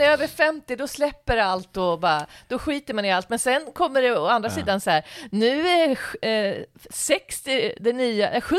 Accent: Västerås, Västmanland County, Sweden; Västerås såklart, min hemstad

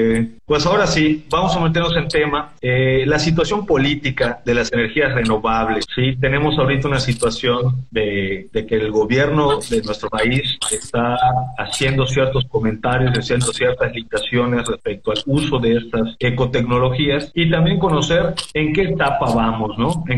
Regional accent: Mexico; Como mexicanos o como directores de los negocios o como gerentes

